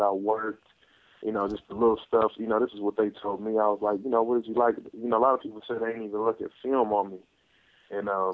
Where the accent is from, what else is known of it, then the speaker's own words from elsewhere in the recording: California, United States; just growing up in California, being a Pac-10 guy, my cousin was at USC.